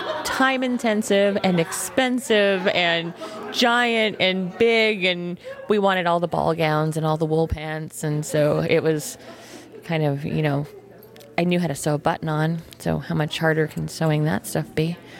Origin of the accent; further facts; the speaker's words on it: California, United States; now in Kansas, United States; I'm based out of Kansas. I'm originally from California, but I'm based out of Kansas.